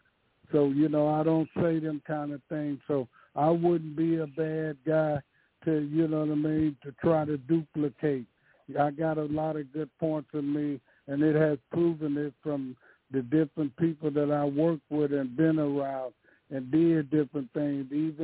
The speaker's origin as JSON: {"language": "English", "town": "Chicago", "region": "Illinois", "country": "United States", "said": "So this girl was working I'm from Chicago, and she's working on the west side of Chicago"}